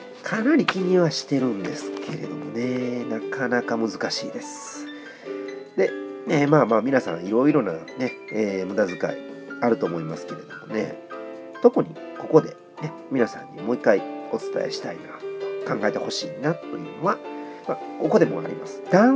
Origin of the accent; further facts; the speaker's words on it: Wakayama, Japan; 私もねずっと和歌山に生まれてね、冬の高野山には全く行ったことがなかったんで